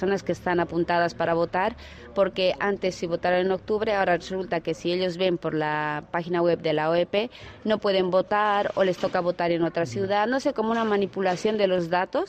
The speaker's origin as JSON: {"language": "Spanish", "region": "La Paz", "country": "Bolivia", "said": "Yo soy de La Paz, soy, diríamos, descendiente de aymaras, mi abuela es aymara"}